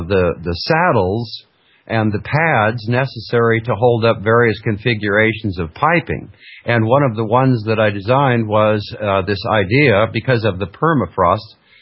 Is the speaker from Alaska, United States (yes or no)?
yes; Alaska, United States; I grew up in Alaska, but I came back up to Fairbanks, Alaska